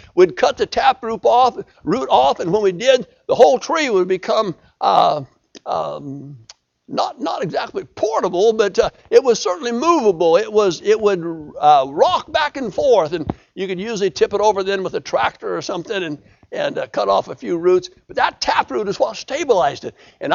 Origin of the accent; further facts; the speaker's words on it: Colorado, United States; You know, when I was a kid, I was raised in Colorado. We had a lot of cottonwood trees.